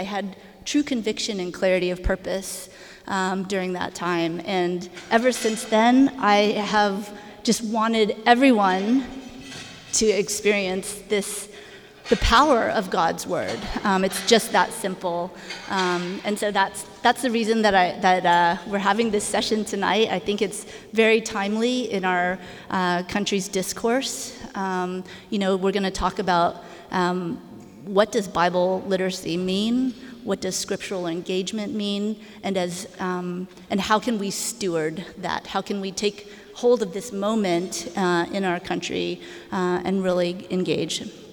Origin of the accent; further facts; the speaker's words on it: Griffin, Georgia, United States; So I grew up in Griffin, Georgia. So I grew up in the church, going to the First Baptist Church of Griffin, Georgia.